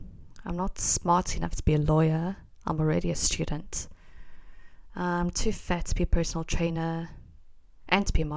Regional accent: South Africa; Listen, I'm South African. I've never been to America

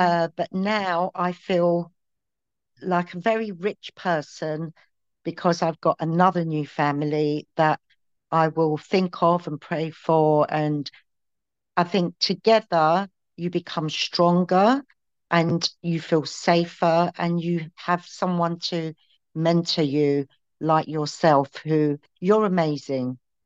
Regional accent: London, United Kingdom; I'm from London.

